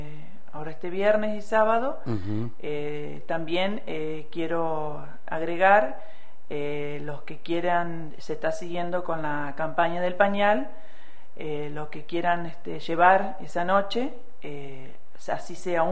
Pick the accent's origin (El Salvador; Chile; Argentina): Argentina; Nogoyá, Entre Ríos; Yo de Nogoyá.